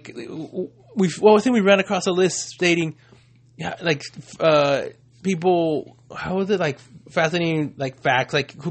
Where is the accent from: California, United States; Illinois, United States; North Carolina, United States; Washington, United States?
California, United States; So, yeah, I was born in Orange, actually, city of Orange, in Orange. But I've grown up in Orange County my whole life.